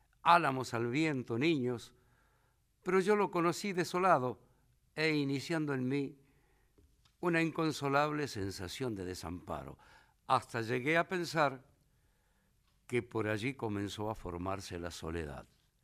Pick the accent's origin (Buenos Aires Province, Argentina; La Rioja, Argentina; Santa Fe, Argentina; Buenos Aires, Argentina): La Rioja, Argentina; Y después a La Rioja, a mi tierra también